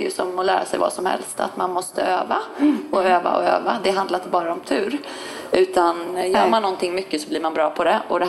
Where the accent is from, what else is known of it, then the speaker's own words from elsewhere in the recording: Norrland, Sweden; Och dessutom är jag uppvuxen med en mamma som tog med mig på mycket loppisar. i Norrland